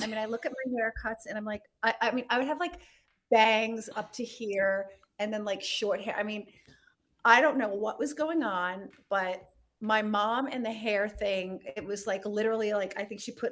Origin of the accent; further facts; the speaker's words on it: Rhode Island, United States; I grew up in Rhode Island, and my parents became naturalized citizens. My father immigrated from Turkey, and my mother immigrated from England.